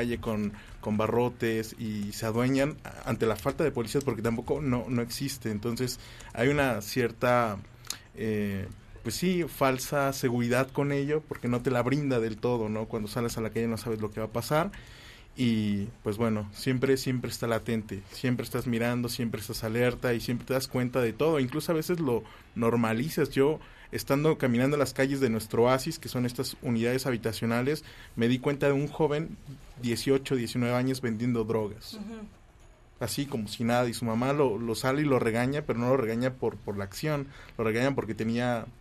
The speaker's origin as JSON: {"language": "Spanish", "town": "Iztapalapa", "region": "Mexico City", "country": "Mexico", "said": "No, soy de la ciudad y de hecho yo vengo de Iztapalapa."}